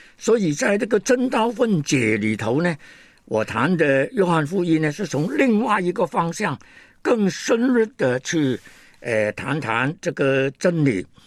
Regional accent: Hong Kong; 我最小孩子的时间呢曾经走烂，但是呢后来还是回到香港。那回到香港长大的时间呢，其实我跟神州大地的老百姓是没有什么联系了

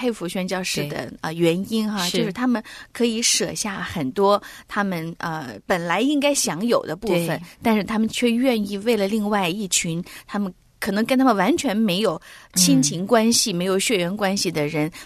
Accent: China; 对我们中国人

